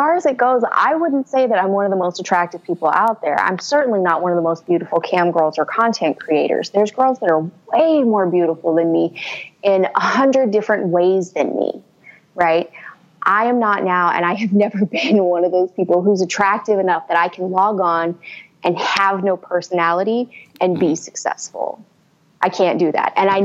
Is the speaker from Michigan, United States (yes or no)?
no; Houston, Texas, United States; I grew up in Houston. We love our guns.